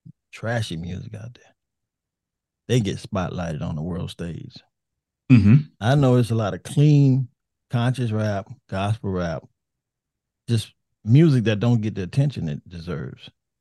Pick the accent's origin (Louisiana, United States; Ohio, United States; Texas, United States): Louisiana, United States; New Orleans; I like music. I'm from New Orleans. I like all kind of music.